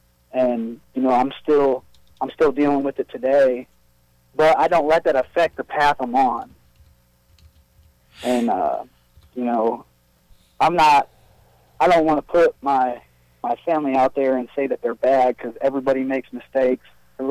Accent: Galion, Ohio, United States; I grew up in Galleon. I actually had two older sisters growing up

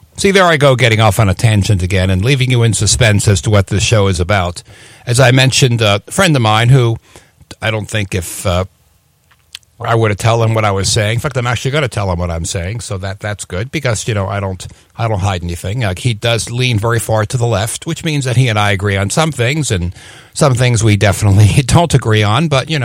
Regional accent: East Coast, United States; Maybe that's my East Coast upbringing. You know, I lost my accent. I can fake it, but, you know, I kind of sound a little Midwest, I think, at this point.

